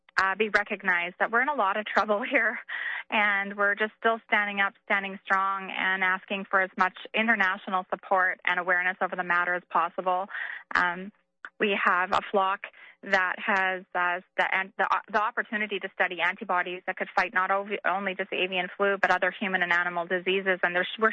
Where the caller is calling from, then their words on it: British Columbia, Canada; Actually, I'm calling from the Universal Ostrich Farm.